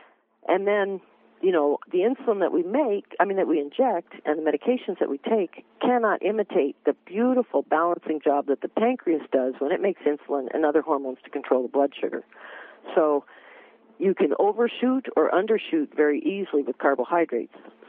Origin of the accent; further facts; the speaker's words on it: Arizona, United States; I'm from Arizona, so we talk about tortillas, too.